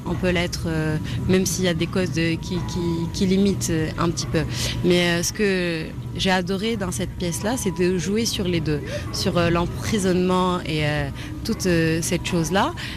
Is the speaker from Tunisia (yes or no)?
yes; Tunisia; Je suis tunisienne, arabo-musulmane